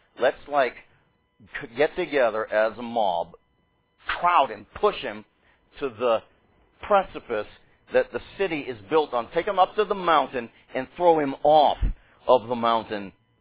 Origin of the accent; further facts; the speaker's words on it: Pittsburgh, Pennsylvania, United States; now in Indiana, United States; So my Nazareth would be Indiana these days. Grew up in Pittsburgh, suburb, Forest Hills, went to Bible college in Massachusetts